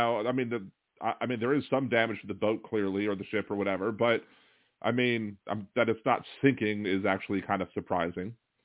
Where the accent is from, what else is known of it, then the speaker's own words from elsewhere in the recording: Baltimore, Maryland, United States; now in New Orleans, United States; I'm from Baltimore. You know, I was raised in Baltimore.